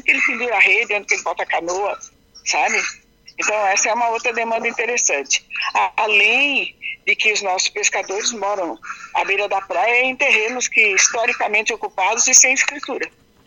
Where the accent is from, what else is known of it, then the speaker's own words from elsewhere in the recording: Urussanga, Santa Catarina, Brazil; born there; moved away; Eu sou aí, nasci aí, mas já faz muito tempo.